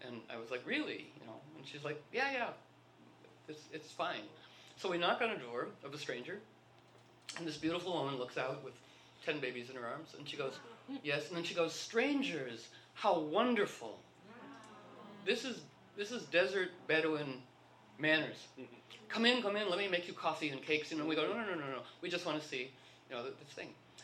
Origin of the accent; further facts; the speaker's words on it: Washington, District of Columbia, United States; even as a little girl with no support for this whatsoever growing up in Washington, D.C.